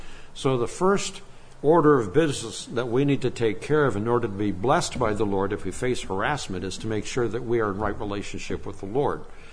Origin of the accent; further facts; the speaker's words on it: Nigeria; moved away; My parents took me to Africa when I was 11 months of age. As missionaries, and I grew up in Nigeria, West Africa.